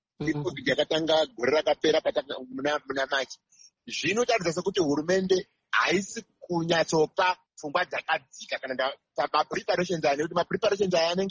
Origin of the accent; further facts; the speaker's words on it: Chipinge, Manicaland, Zimbabwe; now in Chisumbanja, Zimbabwe; I'm speaking from Chisumbanja, I'm from Chipinge.